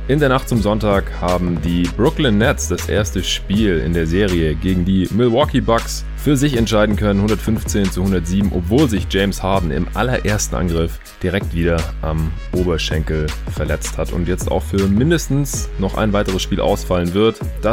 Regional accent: Stuttgart, Baden-Württemberg, Germany; wegen denen ich jetzt hier auch gerade in meiner alten Heimat in Stuttgart bin

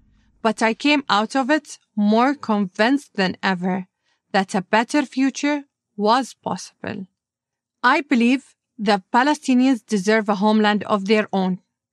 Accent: Bahrain; I grew up in Bahrain.

